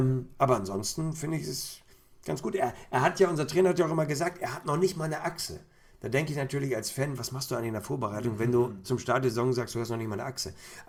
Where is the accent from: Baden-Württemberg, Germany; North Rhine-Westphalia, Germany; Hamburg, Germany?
Hamburg, Germany; Sehe ich als Hamburger sehr gerne